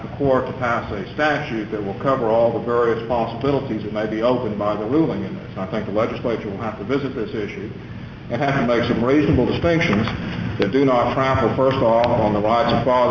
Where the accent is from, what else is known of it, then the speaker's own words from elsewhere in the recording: Texas, United States; I'm proud as a Texan that we do have that in Texas.